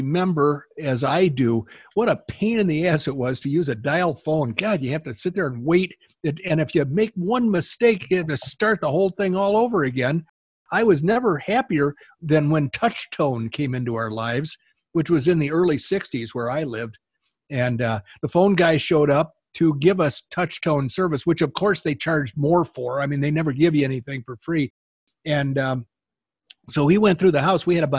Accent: Oklahoma, United States; Although we're both from Oklahoma.

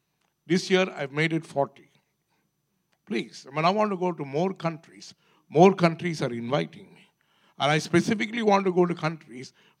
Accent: India; See, I'm an Indian man. Recently I was in India

